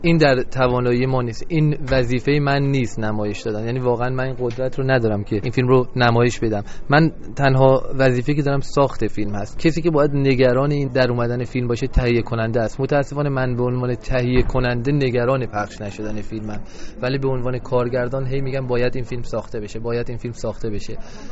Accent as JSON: {"language": "Persian", "country": "Iran"}